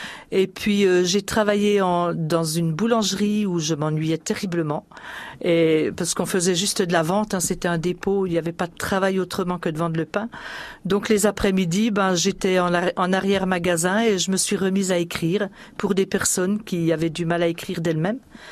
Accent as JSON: {"language": "French", "town": "Pontarlier", "region": "Bourgogne-Franche-Comté", "country": "France", "tie": "born or raised there", "said": "Je suis née dans le Haut-Doubs. Je suis née à Pontarlier. Je vivais dans un petit village du Haut-Doubs."}